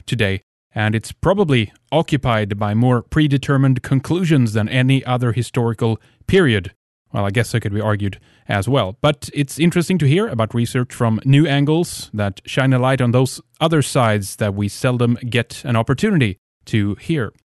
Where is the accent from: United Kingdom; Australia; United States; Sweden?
Sweden; English is a second language; from Sweden